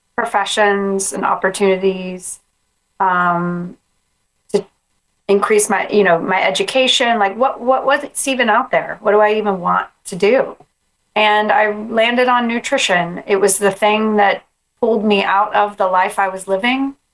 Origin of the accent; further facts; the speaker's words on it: Texas, United States; I grew up on the Gulf Coast of Texas, where it's flat.